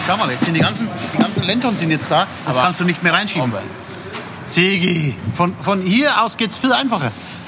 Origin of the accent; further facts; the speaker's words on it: Bavaria, Germany; Ich komme ja aus Bayern, ich hätte mir das auch nicht vorgestellt, wie kompliziert es ist, auf einer Insel zu bauen.